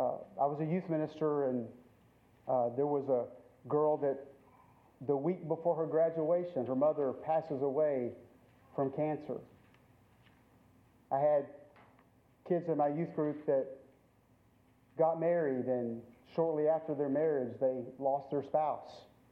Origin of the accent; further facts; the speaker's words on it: Lubbock, Texas, United States; I grew up in Lubbock, Texas, most of my growing up days.